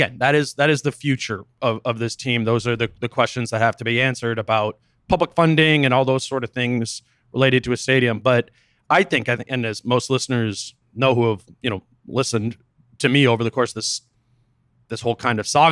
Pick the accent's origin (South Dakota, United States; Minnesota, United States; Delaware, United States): Minnesota, United States; I think this is as confident as you can be as a Minnesotan